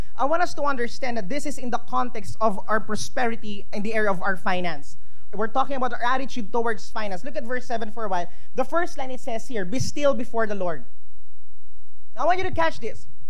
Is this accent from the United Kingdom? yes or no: no; Philippines; as a Filipino, you know, growing up in this nation